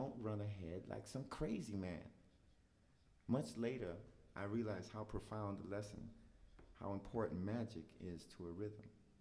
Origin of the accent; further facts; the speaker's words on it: Brooklyn, New York, United States; Sid was an old man in Brooklyn I knew when I was growing up in Bushwick.